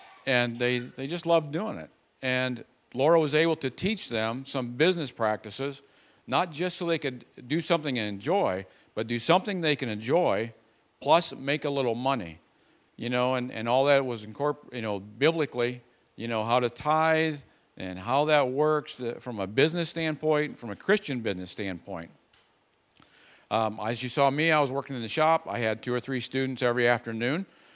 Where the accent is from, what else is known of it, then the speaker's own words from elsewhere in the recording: Ohio, United States; moved away as an adult; also born or lived in Iowa; now in Honduras; So we hail from the great state of Iowa. We're originally from Ohio, moved to Iowa in 2005 to go to Bible college. And when we're not in Iowa, we live in Honduras.